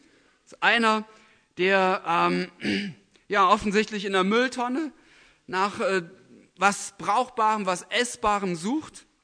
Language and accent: German; Germany; born there; Ich frage mich manchmal, ja, warum bin ich in Deutschland geboren?